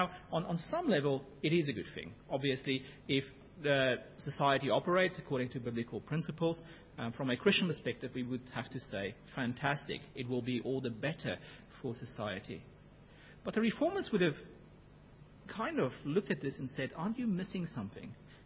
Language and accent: English; South Africa; When I was a child, our basic coin, the rand, I grew up in South Africa